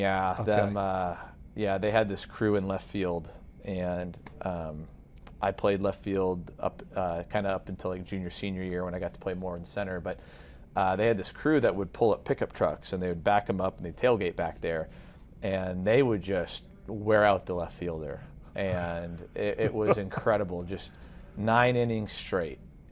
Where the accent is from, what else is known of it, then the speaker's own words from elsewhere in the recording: Texas, United States; And growing up in Texas, you know, the staple is, hey, University of Texas baseball